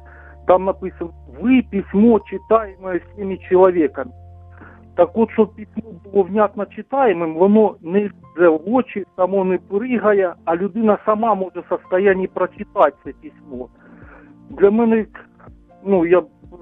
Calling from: Kharkiv Oblast, Ukraine; я з Харківської області.

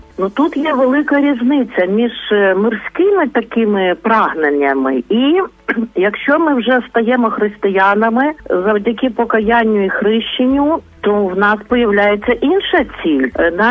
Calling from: Lviv, Lviv Oblast, Ukraine; Я з Львова

